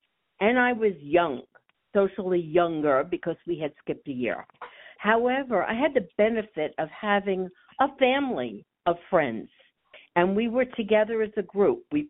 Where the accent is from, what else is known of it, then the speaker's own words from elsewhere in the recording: Brooklyn, New York, United States; born there; I was born in Brooklyn, and I was lucky enough to go to PS 206.